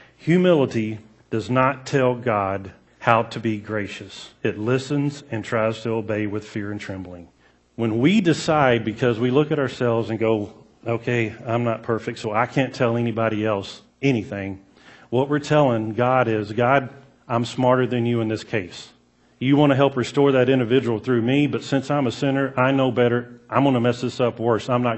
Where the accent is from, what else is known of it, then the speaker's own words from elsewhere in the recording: the South, United States; I grew up in the South. My dad was a Southern Baptist preacher for 30-something years.